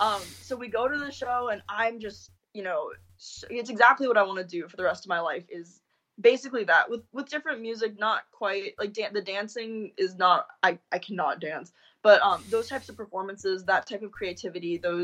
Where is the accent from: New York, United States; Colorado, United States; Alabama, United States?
Colorado, United States; Denver; So I was there for 7 years, and I'm from Denver, Colorado.